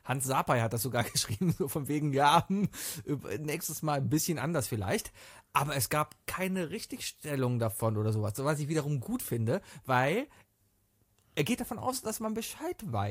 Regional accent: Cologne, North Rhine-Westphalia, Germany; Als Kölner verabredet man sich nicht. Als Kölner gehst du wohin und triffst Leute.

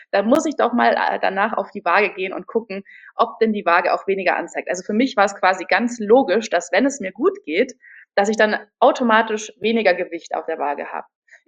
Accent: Munich, Bavaria, Germany; now in Berlin, Germany; Ich komme ursprünglich aus München, bin jetzt inzwischen Wahl-Berlinerin und auch Yogalehrerin, wohne aktuell im Prenzlauer Berg

